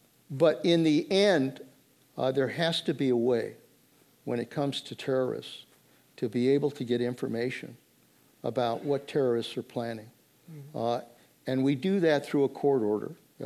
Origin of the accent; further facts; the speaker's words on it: Monterey, California, United States; I was born in Monterey, my grandfather fished there, and I was raised with the beauty of that coastline.